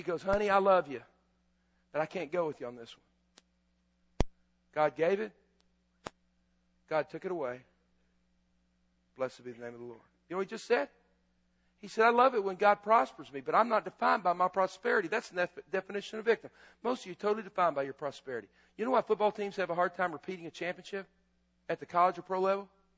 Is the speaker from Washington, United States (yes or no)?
no; Lubbock, Texas, United States; I'm from Lubbock. Lubbock's a great town. I didn't pick it. My parents did.